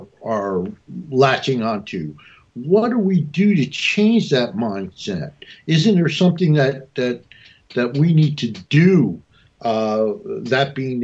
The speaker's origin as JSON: {"language": "English", "country": "United States", "tie": "born or raised there", "said": "I remember growing up in an America where being an American meant something, you know"}